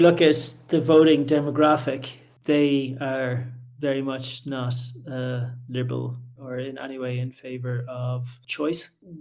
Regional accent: Ireland; now in United States

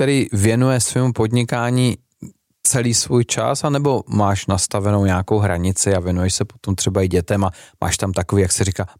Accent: Moravia, Czechia; když byli z dědiny, jo, jak se u nás na Moravě říká

